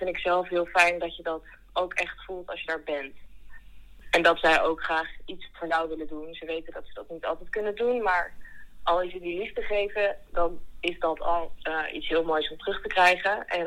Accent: Netherlands; Want wij als Nederlander zijn toch wat individualistischer ingesteld.

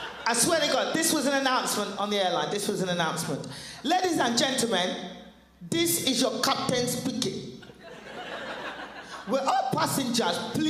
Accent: England, United Kingdom; I'm from England originally, you know. My mother obviously wasn't born in England. My mother's from Nigeria, West Africa, Nigeria.

